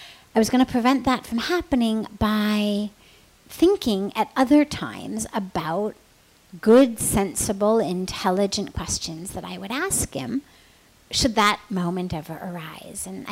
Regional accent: United States; I'm 25, I'm American, I've just come into this world.

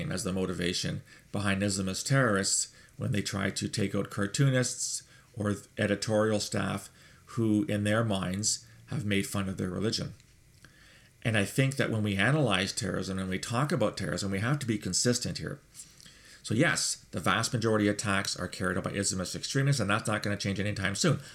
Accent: Canada; because I'm a Canadian.

